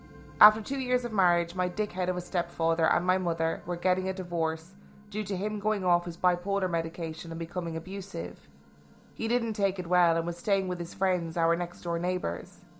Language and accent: English; Wisconsin, United States; We all moved into this 100-year-old house near a lake in my hometown in Wisconsin.